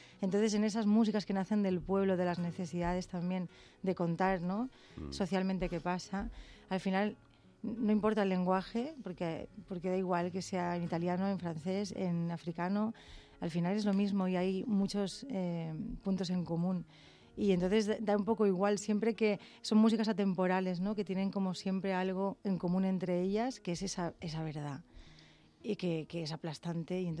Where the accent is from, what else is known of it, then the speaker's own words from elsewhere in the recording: Barcelona, Catalonia, Spain; Yo soy catalana de Barcelona.